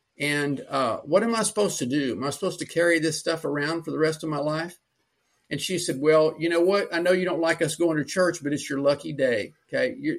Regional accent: Houston, Texas, United States; now in Austin, United States; And I, by the way, I'm in right outside of Austin. That's where I live. And, but I grew up in Houston.

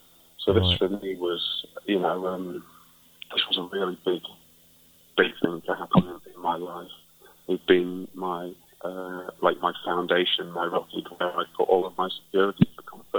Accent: England, United Kingdom; I grew up in England, as you can probably hear

